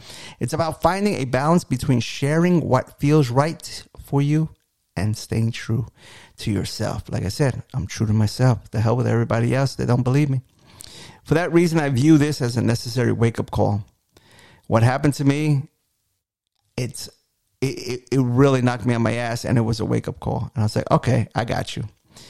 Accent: New York, United States; growing up in New York, I was a Mets fan. My neighbor was a Yankees fan. My other buddy was a Phillies fan.

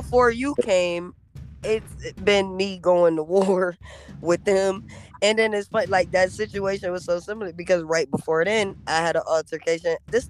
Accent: Rochester, New York, United States; But I'm still from Rochester.

